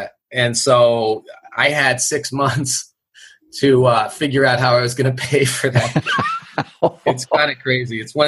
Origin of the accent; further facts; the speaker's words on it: Northeast, United States; Funny that we're both from the Northeast here, but we met out in Portland, Oregon